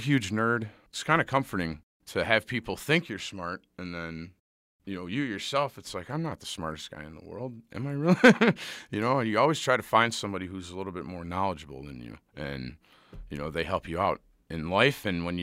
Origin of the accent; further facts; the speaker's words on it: Port Huron, Michigan, United States; thankfully it's in my hometown, Port Huron.